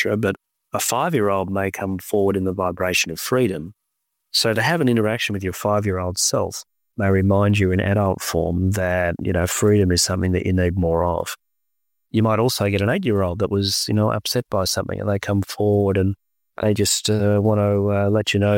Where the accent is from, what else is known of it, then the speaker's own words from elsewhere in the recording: Melbourne, Victoria, Australia; here in my hometown of Melbourne